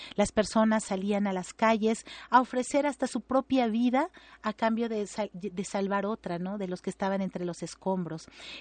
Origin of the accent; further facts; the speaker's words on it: Oaxaca, Mexico; que me vio nacer, Oaxaca. Y ahí voy a cantar, acompañada de estos invitados especiales, temas emblemáticos de mi tierra oaxaqueña.